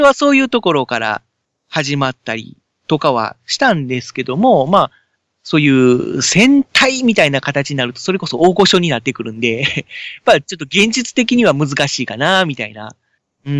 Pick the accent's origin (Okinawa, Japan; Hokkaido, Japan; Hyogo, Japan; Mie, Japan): Hyogo, Japan; Kobe; やっぱり地元が神戸市なので、神戸でローカルヒーローを作りたいなーっていうのは思ってたんですけども